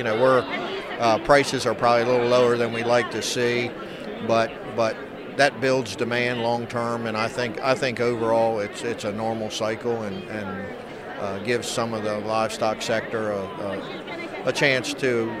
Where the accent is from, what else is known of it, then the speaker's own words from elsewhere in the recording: Maryland, United States; I'm a farmer from the Eastern Shore of Maryland